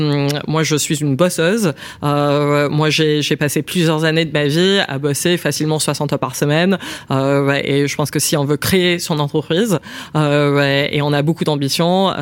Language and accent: French; Canada; also born or lived in United States; Oui, donc moi je suis canadienne, mais j'ai été scolarisée aux États-Unis